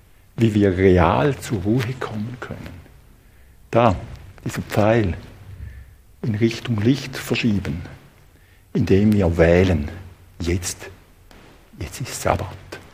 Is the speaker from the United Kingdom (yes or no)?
no; Thurgau, Switzerland; Dort, wo ich aufgewachsen bin, im Hinterthurgau, in diesen Hügel, kenne jeden Winkel, jeden Weg